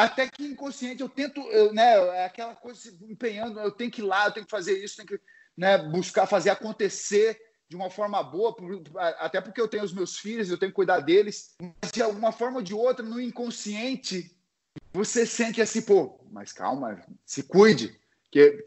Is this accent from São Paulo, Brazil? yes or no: no; Caçador, Santa Catarina, Brazil; eu venho de Caçador, Santa Catarina